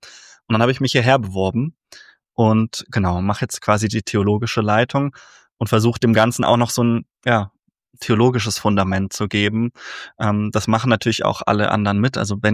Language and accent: German; Nuremberg, Bavaria, Germany; Ja, und ich komme ursprünglich aus Nürnberg. Ich bin evangelischer Theologe